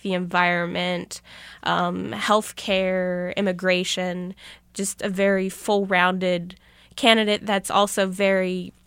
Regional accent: United States; I am American, but I also have this other cultural identity as well. So I can see issues from like as an American, but also as like a German.

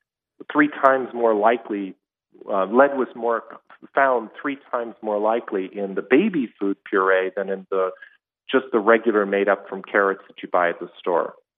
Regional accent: Ohio, United States; also born or lived in Indiana; I grew up in Ohio, and much of my adult life was in Indiana, where I worked with lead poisoned children

